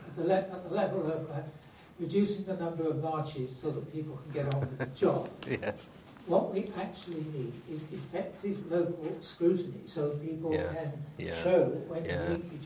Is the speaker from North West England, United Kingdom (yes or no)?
yes; North West England, United Kingdom; I come from Cumbria.